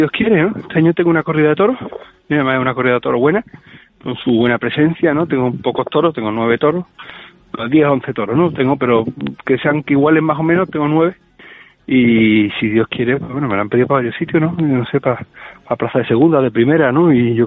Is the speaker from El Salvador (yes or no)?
no; Spain; Y yo soy español